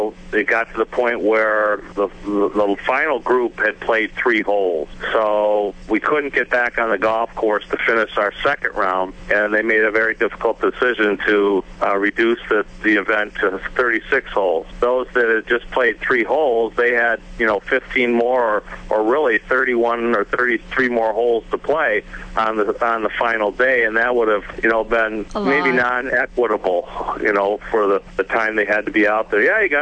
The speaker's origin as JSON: {"language": "English", "town": "Cooperstown", "region": "New York", "country": "United States", "tie": "born or raised there", "said": "growing up in Cooperstown, New York, in the spring and fall, the weather's pretty questionable also."}